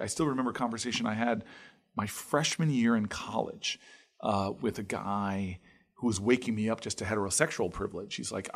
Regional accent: Harrington Park, New Jersey, United States; Like, I grew up in the town I grew up in Harrington Park.

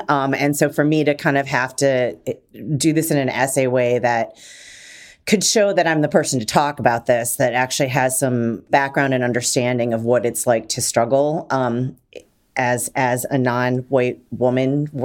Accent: Detroit, Michigan, United States; I'm from Detroit

